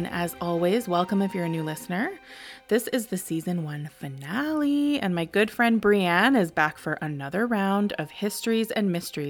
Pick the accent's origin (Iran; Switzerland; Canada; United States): Canada; Alberta; For those of you who don't know, we are from Alberta.